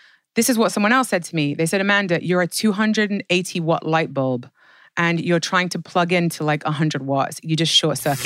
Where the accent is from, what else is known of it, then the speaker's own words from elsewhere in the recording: England, United Kingdom; I'm from England where it rains 362 days a year.